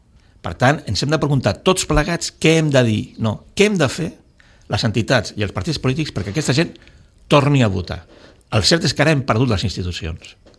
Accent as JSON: {"language": "Catalan", "region": "Catalonia", "country": "Spain", "said": "Som catalans."}